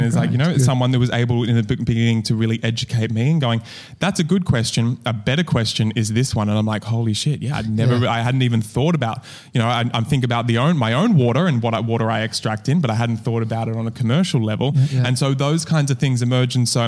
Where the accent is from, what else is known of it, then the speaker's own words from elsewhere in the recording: United States; Whereas like, I'm from America.